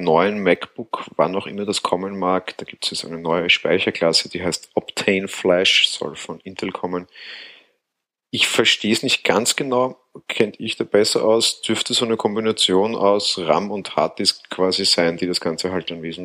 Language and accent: German; Austria; gerade als Österreicher muss ich mich sonst auch auf Premium Reseller verlassen.